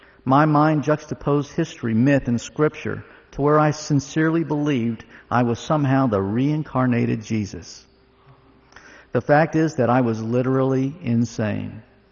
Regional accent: Texas, United States; I was raised in Texas into an assimilated home where my mother was an abject atheist, but my father actually exposed my older sister, younger brother, and myself to Christianity when we were young

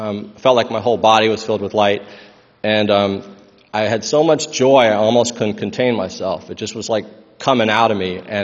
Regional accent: Houston, Texas, United States; I grew up in the Bible Belt in Houston, so I knew that Jesus, you know, had some kind of power.

